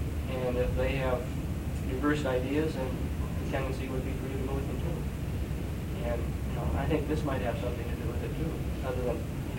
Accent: South Dakota, United States; I'm from South Dakota.

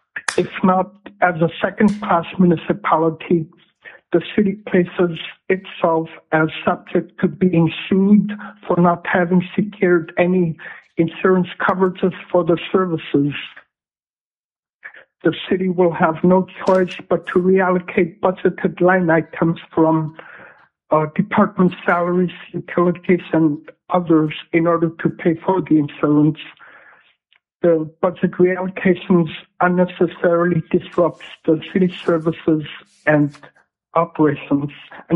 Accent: Tuksuk Bay, Alaska, United States; I am from Tuksuk Bay and representing city of Tuksuk Bay.

